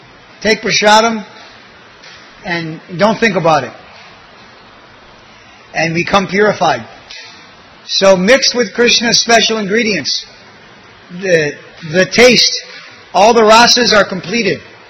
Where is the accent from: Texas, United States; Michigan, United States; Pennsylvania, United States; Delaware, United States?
Michigan, United States; And, you know, I grew up in Michigan. That state is famous for apples.